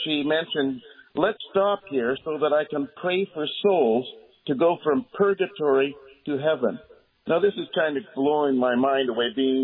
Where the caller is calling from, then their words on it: Sechelt, British Columbia, Canada; I'm in Seychelles, BC, Sunshine Coast here. We're right across from Vancouver.